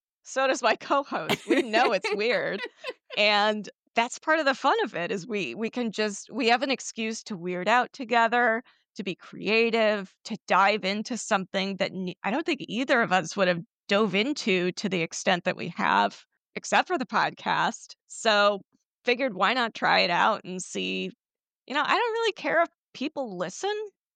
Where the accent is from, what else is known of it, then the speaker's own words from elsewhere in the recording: Midwest, United States; I'm from the Midwest, so I have a very like measured cadence.